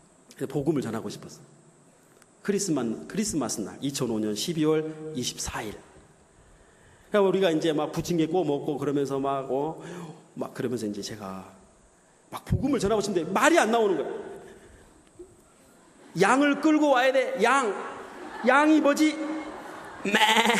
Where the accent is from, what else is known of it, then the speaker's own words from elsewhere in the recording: South Korea; I'm Korean! 어? 나 한국에서 왔어요.